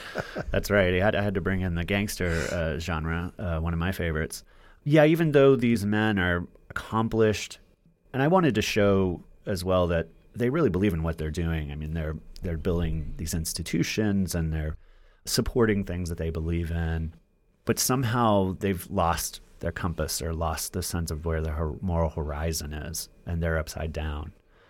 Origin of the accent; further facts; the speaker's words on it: Texas, United States; I am a huge football fan. I grew up in Texas.